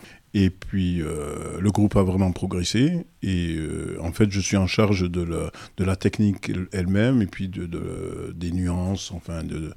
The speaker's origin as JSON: {"language": "French", "region": "Occitanie", "country": "France", "tie": "born or raised there", "said": "puisqu'il faut savoir que j'ai passé mon enfance dans le Gers."}